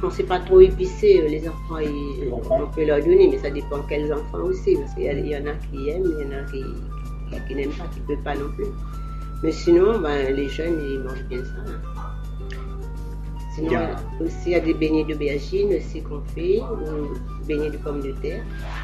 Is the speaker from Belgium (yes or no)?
no; Mauritius; moi, je viens de l'île Maurice.